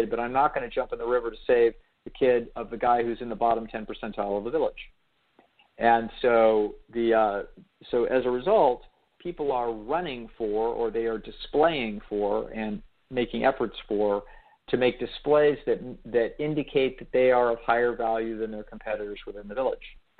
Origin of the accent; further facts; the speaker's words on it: California, United States; because I grew up in California